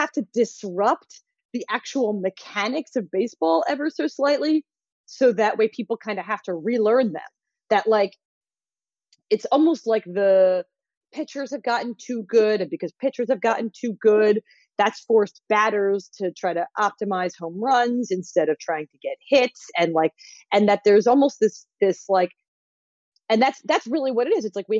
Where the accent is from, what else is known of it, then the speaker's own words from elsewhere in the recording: Philadelphia, Pennsylvania, United States; I grew up in the Ryan Howard era in Philly